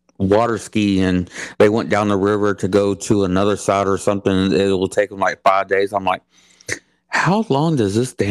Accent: Houston, Texas, United States; now in Bryan, United States; I'm from Houston. I'm still my wife is from around here. I'm still learning. I've been here in Bryan for a couple a year, about a year.

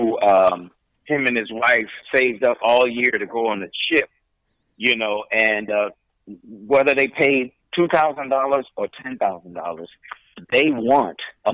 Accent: Philadelphia, Pennsylvania, United States; I was from North Philly, and the whole idea was that the characters in my play were gonna be the village that raised me.

